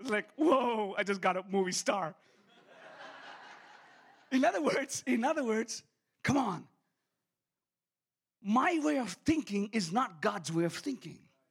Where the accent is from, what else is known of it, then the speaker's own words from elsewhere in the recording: India; now in Siloam Springs, United States; and I'm an Indian in Siloam Springs going to the cops for the first time.